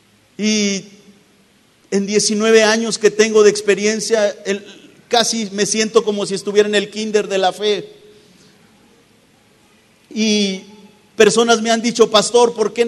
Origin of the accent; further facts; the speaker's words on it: Oaxaca, Mexico; moved away as an adult; Yo fui parte de esa primera generación que vine desde Oaxaca para estudiar a México.